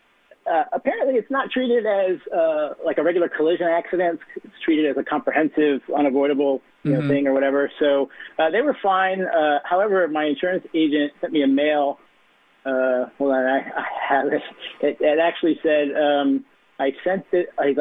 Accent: Midwest, United States; Well, you know, I'm from the Midwest and grew up on a farm

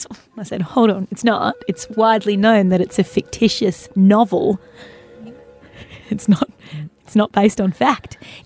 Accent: Perth, Western Australia, Australia; I'm from a big city. Well, not a big city. I'm from Perth.

